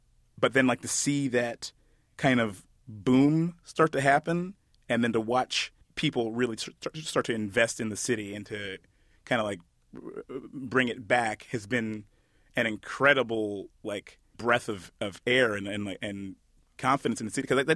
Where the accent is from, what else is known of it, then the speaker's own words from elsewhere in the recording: Detroit, Michigan, United States; My experience in Detroit is kind of unique, but not entirely unique. I went to, growing up, of course, my mother's from Ghana, but my dad's from